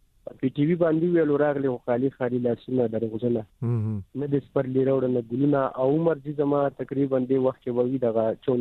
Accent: Peshawar, Khyber Pakhtunkhwa, Pakistan; زه خو خپل د پیښور اوسیدونکی وم د رنګ روډ اټا محمد ګړې دیر کول نه دا زما علاقه ده زما بچپن شوی دی

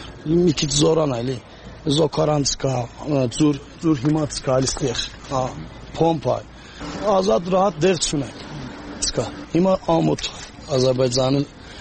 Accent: Iran; Այո, Փարսից եմ, խաբար չունենք հալա։

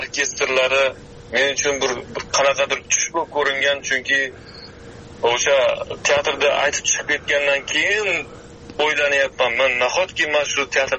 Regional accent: Nukus, Karakalpakstan, Uzbekistan; born there; Nukusda tug'ilganman.

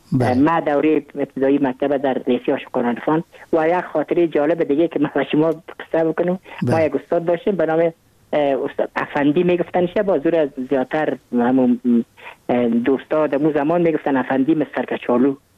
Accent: Kabul, Afghanistan; ما متولد کابل هستم، در نایی اول کابل تولد شدیم.

